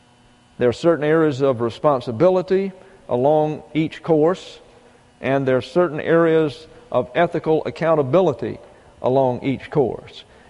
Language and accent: English; Texas, United States; I came here from Texas, and everything's flat.